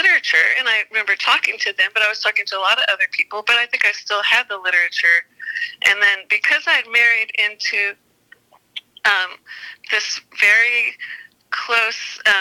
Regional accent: Dallas, Texas, United States; born there; I was born in Dallas, and we went to a church there.

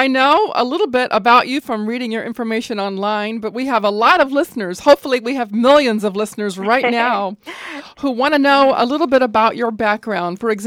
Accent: the South, United States; Yeah, it's like I grew up in the South and I lost my accent too.

